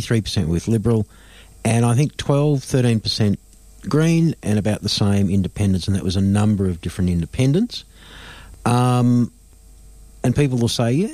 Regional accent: Victoria, Australia; Well, I come from the Latrobe Valley.

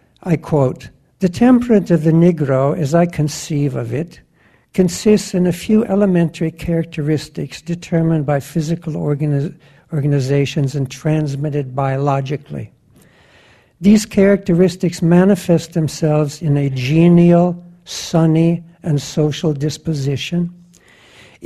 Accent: Norway; first language Norwegian; English is a second language; Mainly because this is one of the few times I get to speak my mother tongue. I'm from Norway, but I'm a teacher too.

